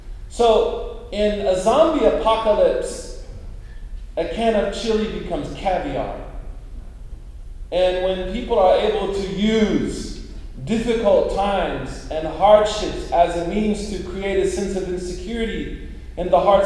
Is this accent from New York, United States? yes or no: no; Oklahoma, United States; I remember in the country, I'm from Oklahoma, so this actually is a big city to me.